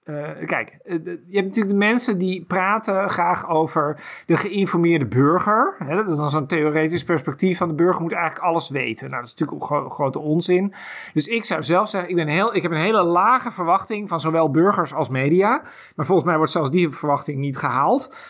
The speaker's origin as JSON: {"language": "Dutch", "town": "Den Helder", "region": "North Holland", "country": "Netherlands", "tie": "born there", "said": "ik praat graag over mijn geboorteplaats in Den Helder. Dat is veel kleiner."}